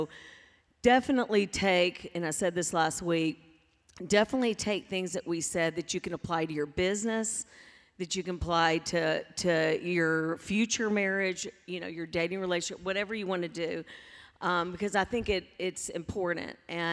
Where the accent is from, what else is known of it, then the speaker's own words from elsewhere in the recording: Mississippi, United States; when I grew up, as you know, I grew up in Mississippi, and my dad was an attorney.